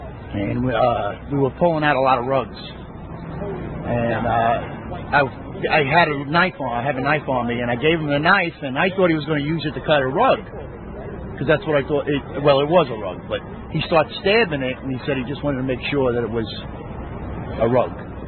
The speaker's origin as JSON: {"language": "English", "town": "Staten Island", "region": "New York", "country": "United States", "said": "I'm from Staten Island."}